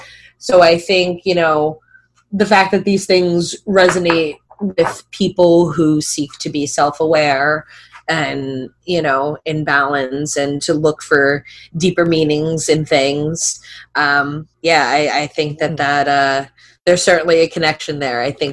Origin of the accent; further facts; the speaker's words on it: United States; I'm an American